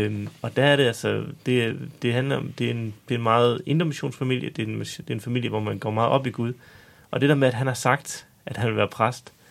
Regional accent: Spjald, Central Denmark Region, Denmark; så er jeg fra Spjæld af.

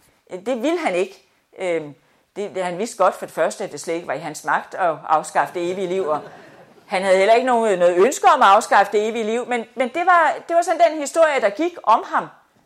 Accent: Nørresundby, North Denmark Region, Denmark; born there; Jeg er født i Nørresundby.

